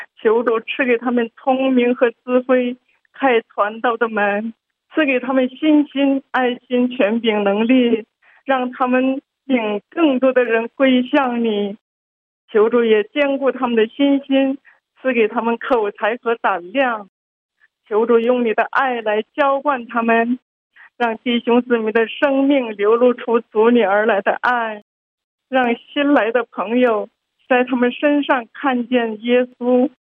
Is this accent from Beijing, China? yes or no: no; Shenzhen, Guangdong, China; 弟兄姊妹平安，我是深圳的